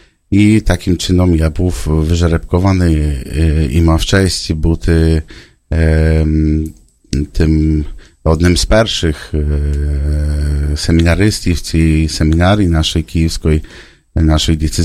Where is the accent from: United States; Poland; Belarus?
Poland; Szczecin, West Pomeranian Voivodeship; born there; Ukrainian is a second language; Народності я поляк, народжений в Щетіні. 41 рік тому назад. Походжу з такої сім'ї, родини багатодітної.